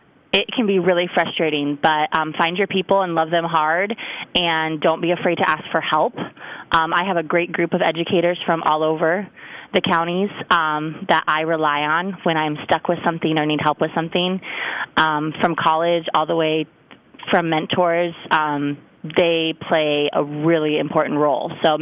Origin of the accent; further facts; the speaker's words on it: Washington, United States; also born or lived in Galesburg; I grew up on the West Coast, outside of Seattle